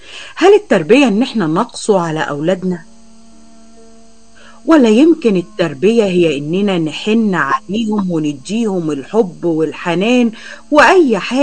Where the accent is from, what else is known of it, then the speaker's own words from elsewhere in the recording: Egypt; في مثل عندنا في مصر بيقول